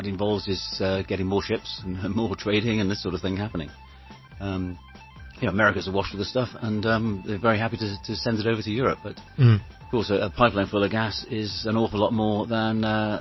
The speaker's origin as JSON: {"language": "English", "region": "Wales", "country": "United Kingdom", "said": "I'm very proud of being Welsh."}